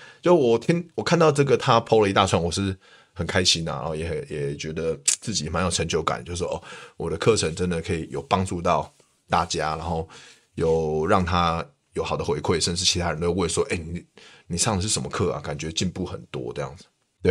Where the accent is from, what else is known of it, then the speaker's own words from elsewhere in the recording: Taiwan; 我们台湾人是很懒的走路，对不对？